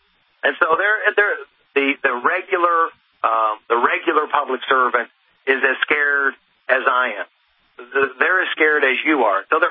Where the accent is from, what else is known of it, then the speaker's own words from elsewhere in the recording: Alaska, United States; But I've been talking to people in my hometown in Alaska.